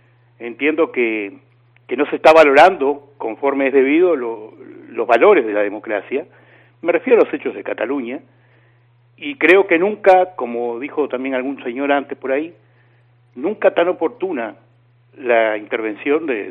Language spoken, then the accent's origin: Spanish; Uruguay; now in Spain; Cualquiera puede darse cuenta que yo no soy de aquí mismo. Soy oriundo de Uruguay, sin embargo, como español que soy también